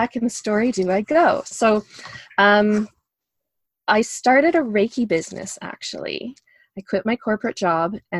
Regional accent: Toronto, Ontario, Canada; now in Alberta, Canada; And I came from Toronto where it was A, and then I moved here, and I think I've converted now to hay.

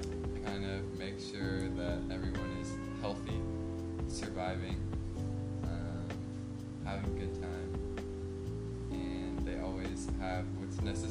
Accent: Sacramento, California, United States; Sacramento, California.

